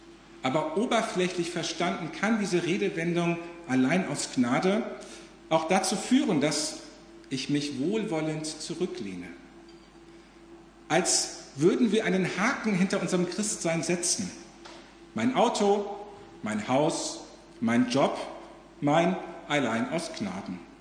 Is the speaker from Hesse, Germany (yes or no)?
yes; Marburg, Hesse, Germany; now in Langen, Germany; Ich komme gebürtig aus Marburg.